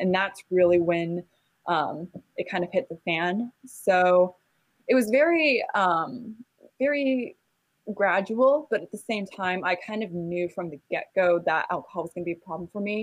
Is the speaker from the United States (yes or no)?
yes; California, United States; now in North Carolina, United States; We're originally from California, but we moved to North Carolina about 2 years ago. So we're living there.